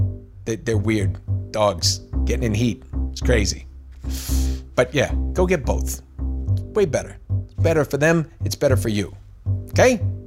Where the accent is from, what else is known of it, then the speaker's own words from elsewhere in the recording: New York, United States; All right, I'm from New York.